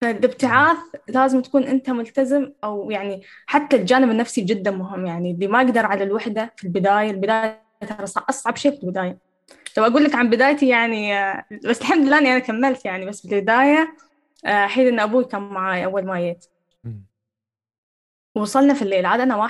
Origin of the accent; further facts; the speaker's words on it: United Arab Emirates; يعني تعرف ان الاعلام هناك مختلف عن الاعلام عندنا في الامارات